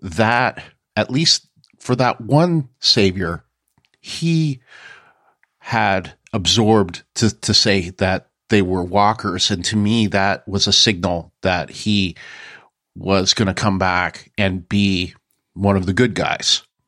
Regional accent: Canada; moved away as an adult; now in United States; I was born and raised in Canada, you know, okay, a mile from the border, but still. And a lot of what I say now, and even my accent has changed a lot

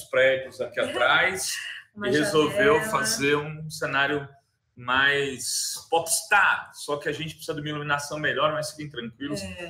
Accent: Brazil; O Brasil é lindo, né? Eu sou muito brasileiro. Às vezes eu penso em sair do país e depois eu falo, puta, mas quanto tempo eu aguento fora do Brasil?

